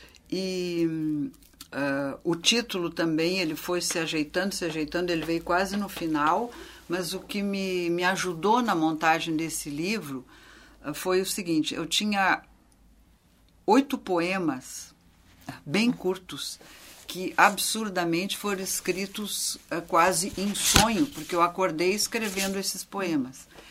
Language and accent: Portuguese; Porto Alegre, Rio Grande do Sul, Brazil; o lugar onde eu vivo toda a vida, é a minha terra natal